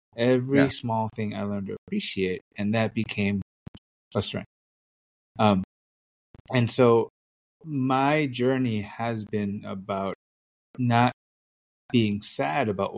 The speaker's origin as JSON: {"language": "English", "country": "United States", "tie": "born there", "said": "I am the child of Vietnamese refugees. So I was born in America, but my parents came to America."}